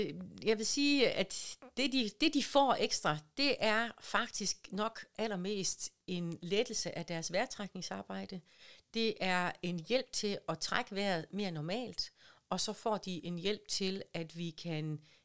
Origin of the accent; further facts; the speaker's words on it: West Jutland, Denmark; Og jeg er til med vestjyde